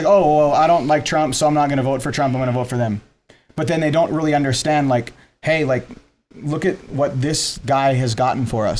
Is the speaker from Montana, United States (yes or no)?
yes; Montana, United States; Bro, I grew up in Montana.